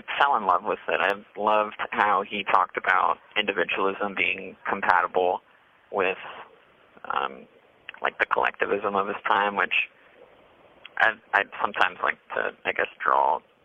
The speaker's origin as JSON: {"language": "English", "region": "Florida", "country": "United States", "lives_now": "Wilsonville, United States", "said": "It's a women's prison out here in Wilsonville, Oregon. I'm originally from Broward County, Florida. I came to Portland originally to help with the uprising"}